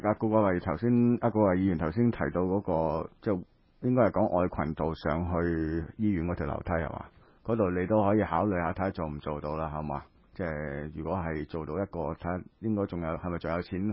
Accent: Wan Chai, Hong Kong Island, Hong Kong; 我在灣仔出世到現在，

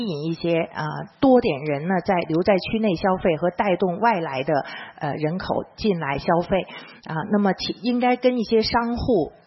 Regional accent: Hong Kong; 我唔係唔識講廣東話，因為我作為一個中國香港人，我想我嘅信息俾更多嘅受眾接收到，我用普通話嚟發言。

